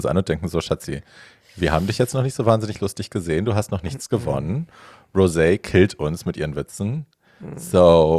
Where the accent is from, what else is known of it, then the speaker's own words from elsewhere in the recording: Hofheim, Germany; Und es war am helllichten Tag in der Fußgängerzone bei uns in Hofheim. Also das war ja ein kleines, beschauliches Örtchen, 25.000 Einwohner, wohlhabend.